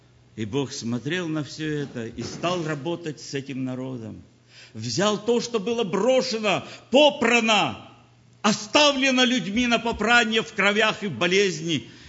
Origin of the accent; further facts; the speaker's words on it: Ukraine; я украинец по принадлежности национальной.